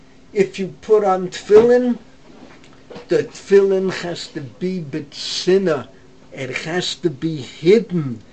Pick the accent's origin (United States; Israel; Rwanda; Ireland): Israel; even though I come from Israel and I'm going back to Israel